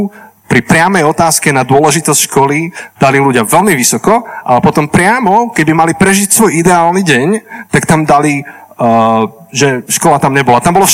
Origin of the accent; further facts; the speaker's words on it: Žilina, Žilina Region, Slovakia; som tu zo Žiliny